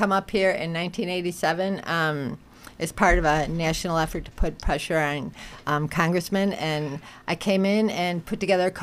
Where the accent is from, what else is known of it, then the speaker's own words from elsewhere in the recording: Chicago, Illinois, United States; born there; I was born on the southwest side of Chicago.